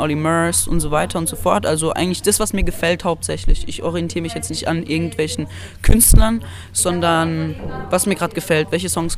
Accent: Baden-Württemberg, Germany; ich bin 15 Jahre alt, ich komme aus der Nähe von Karlsruhe und ich singe.

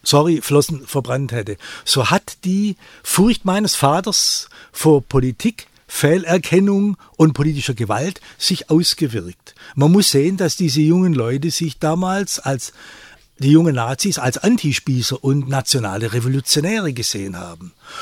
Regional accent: Baden-Württemberg, Germany; born or raised there

